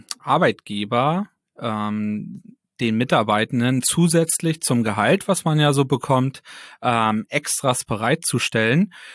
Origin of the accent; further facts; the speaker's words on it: Neubrandenburg, Mecklenburg-Vorpommern, Germany; Ja, also ich bin gebürtiger Neubrandenburger, also von daher Kind aus Mecklenburg-Vorpommern auf jeden Fall. Bin dann zum Studieren nach Berlin gegangen